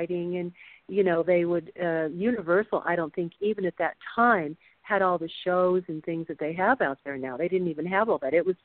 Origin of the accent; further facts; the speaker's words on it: Los Angeles, California, United States; Growing up in L.A., as I did as well, you were always around. And I grew up in the San Fernando Valley, so Warner Brothers was there.